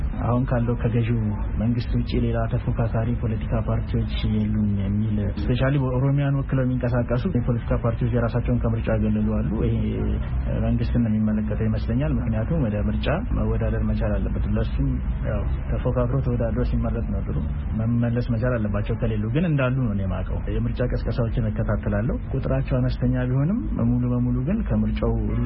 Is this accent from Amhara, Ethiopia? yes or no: no; Ambo, Oromia, Ethiopia; እዚሁ አምቦ ከተማ ተወልጄ ያደኩት